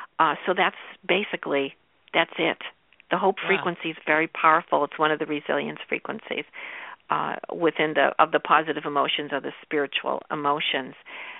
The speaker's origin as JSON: {"language": "English", "town": "Boston", "region": "Massachusetts", "country": "United States", "tie": "born or raised there", "said": "I grew up in Boston in a really crowded neighborhood."}